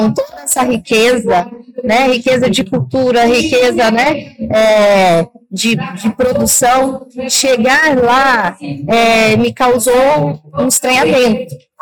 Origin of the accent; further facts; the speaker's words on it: Uberaba, Minas Gerais, Brazil; also born or lived in São Paulo; eu vim do interior de São Paulo, na verdade eu sou mineira, sou de Uberaba e trabalhava há 10 anos aqui no interior de São Paulo, uma região muito rica, na região de Araraquara, e fazem 10 meses que eu caí de paraquedas